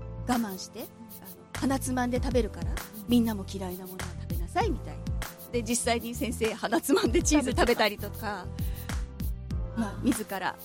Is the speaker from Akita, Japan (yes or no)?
no; Saitama, Japan; 私は埼玉出身なんだけど